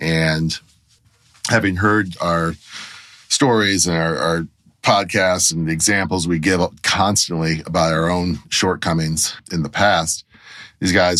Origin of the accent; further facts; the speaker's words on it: Detroit, Michigan, United States; Growing up in Detroit, I did a lot of street racing, specifically drag racing.